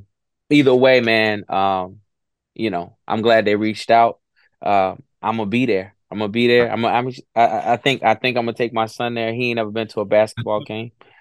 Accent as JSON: {"language": "English", "town": "Hampton Roads", "region": "Virginia", "country": "United States", "said": "You know, I'm from Virginia. You know, I'm from Virginia, Hampton Roads area, the 757 area code."}